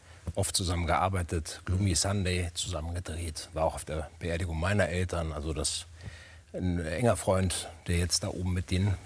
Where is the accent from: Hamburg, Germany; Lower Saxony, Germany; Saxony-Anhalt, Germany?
Hamburg, Germany; also born or lived in New York / Berlin; Also ich bin aus Hamburg ja damals nach New York gegangen zum Studieren. Als ich zurückkam nach 5,5 Jahren, bin ich nach Berlin gezogen.